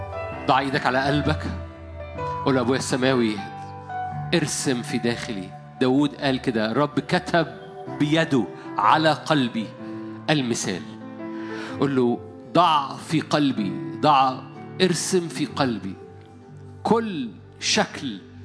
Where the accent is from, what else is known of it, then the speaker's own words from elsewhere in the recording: Egypt; في بلدنا العربية، مش في بلدنا مصر، في بلدنا العربية. أنا بقول بالنسبة لي بلدنا هو المنطقة العربية